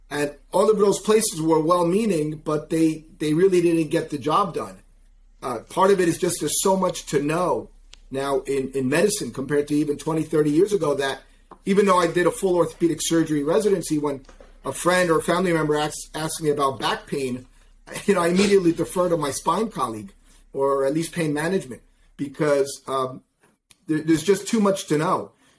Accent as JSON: {"language": "English", "town": "Elizabeth", "region": "New Jersey", "country": "United States", "tie": "born or raised there", "also_born_or_lived": "Cuba", "said": "typical immigrant story. We grew up in a working class town, Elizabeth, in New Jersey. I got there when I was a baby."}